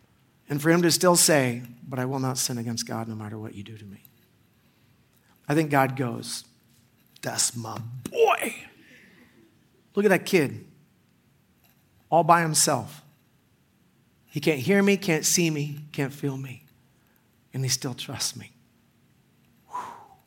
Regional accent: Pensacola, Florida, United States; born there; I was born in Pensacola, Florida.

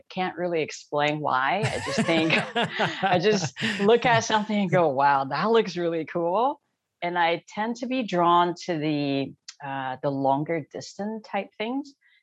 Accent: Taiwan; I grew up in Taiwan, where academics is king and sports is really low on the totem pole.

